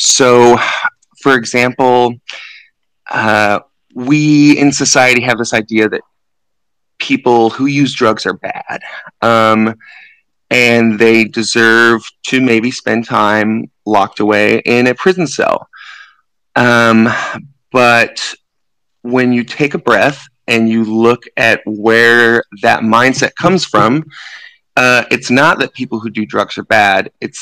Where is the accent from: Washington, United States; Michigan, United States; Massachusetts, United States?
Washington, United States; Seattle; now in Bellingham, United States; I am from West Seattle, but I currently live in Bellingham because I'm going to school at a college called Fairhaven